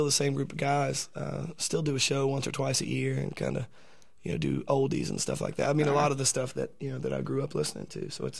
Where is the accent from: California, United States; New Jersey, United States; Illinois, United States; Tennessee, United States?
Tennessee, United States; Nashville; Yeah, my family's from there. My father was a musician in Nashville in the early stages of the British invasion, kind of rock and roll stuff. So he turned me on real young.